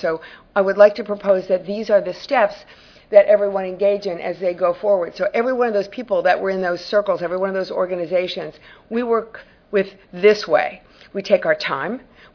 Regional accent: Philadelphia, Pennsylvania, United States; Now I have to do a little aside and say, go Phillies. Sorry, I come from Philly.

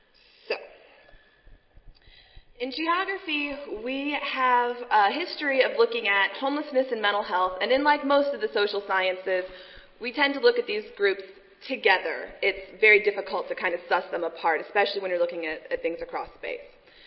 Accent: Texas, United States; And I am from Texas. I study Texas.

